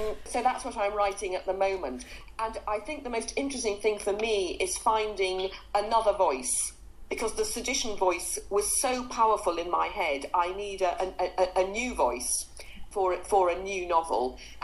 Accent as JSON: {"language": "English", "region": "North West England", "country": "United Kingdom", "tie": "born or raised there", "said": "I was brought up in Lancashire, which is it's moorland, it is rather Bronte-esque."}